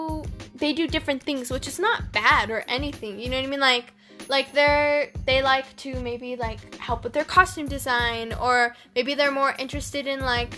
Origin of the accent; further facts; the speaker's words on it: United States; Now I'm not sure how it did internationally because I'm from America, you know what I mean?